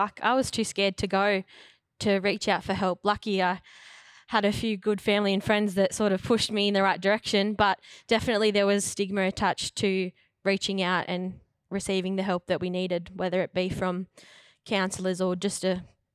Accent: Darlington Point, New South Wales, Australia; I am actually Jody's daughter. I am born and raised in Darlington Point.

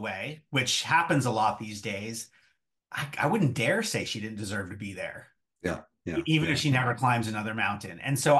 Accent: California, United States; this is the first time in my life that I, even though I grew up in California, that I have spent so much time in the Eastern Sierra.

